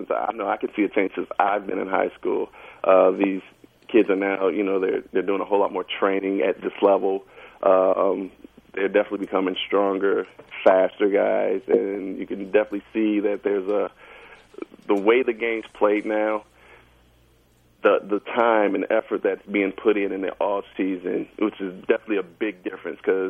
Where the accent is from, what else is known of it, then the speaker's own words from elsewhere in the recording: Midwest, United States; I grew up in Big Ten country, so, you know, I pick up Michigan, Ohio State, Michigan State, and all those guys